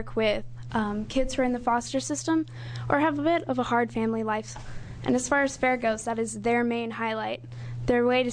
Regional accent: Oregon, United States; I'm from Yamhill County.

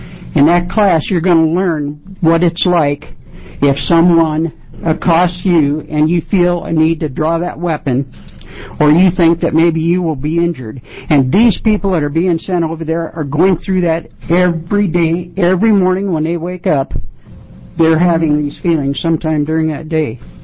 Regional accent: Aloha, Oregon, United States; I'm from Aloha.

